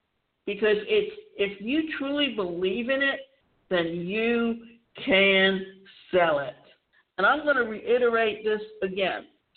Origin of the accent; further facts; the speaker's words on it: Georgia, United States; I'm from Georgia. We kind of talk funny sometimes, but never underestimate us.